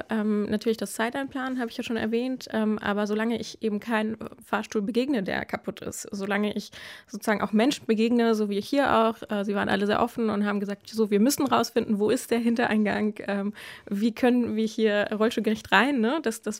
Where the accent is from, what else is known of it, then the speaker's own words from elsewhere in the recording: Hamburg, Germany; moved away as an adult; ich war gerade diese Woche in Hamburg, meiner Heimatstadt, wo ich aufgewachsen bin und die ersten 20 Jahre meines Lebens gelebt habe